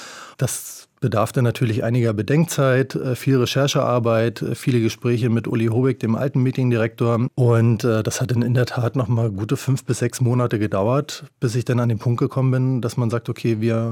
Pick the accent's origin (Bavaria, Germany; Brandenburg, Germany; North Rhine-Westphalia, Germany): Brandenburg, Germany; Cottbus; born there; now in Berlin, Germany; da ich ja gebürtiger Cottbusser bin, zwar viele Jahre nicht in Cottbus tätig war, seit 2007 in Berlin